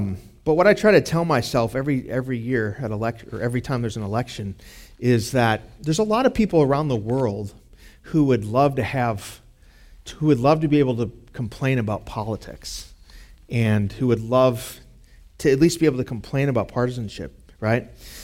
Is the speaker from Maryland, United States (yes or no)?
no; Chicago, Illinois, United States; also born or lived in Nashville, United States; now in Fort Worth, United States; We moved here a couple years ago from Nashville to Fort Worth, and I'm from Chicago originally.